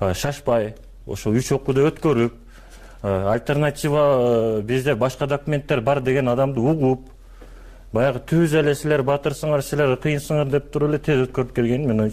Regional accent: Osh Region, Kyrgyzstan; Экинчиден мен мисалы үчүн ошо кемпироваттын жеңинде төрөлүп өскөнмүн да.

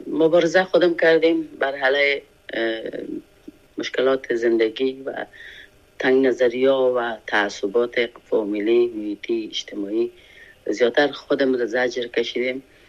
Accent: Afghanistan; moved away as an adult; now in France; من تقریبا یک 5 روز 6 روز بعد از او از افغانستان برآمدم، فرانسه آمدم

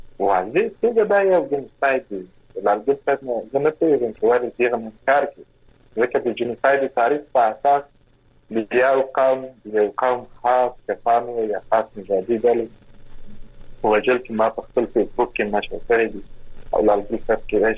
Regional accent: Kandahar, Afghanistan; لکه موږ د کندهار یو

